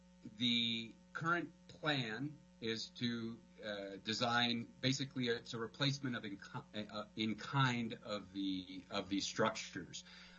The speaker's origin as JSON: {"language": "English", "town": "Anchorage", "region": "Alaska", "country": "United States", "said": "I'm from Anchorage, Alaska, but am testifying remotely from Colorado Springs today."}